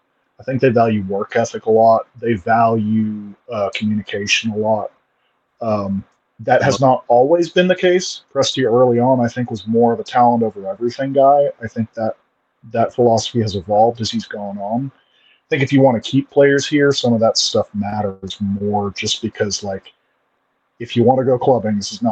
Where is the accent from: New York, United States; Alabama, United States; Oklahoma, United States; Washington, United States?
Oklahoma, United States; Oklahoma City; I'm from Oklahoma City. I've lived here almost my whole life. I love Oklahoma City, but there's not a lot here.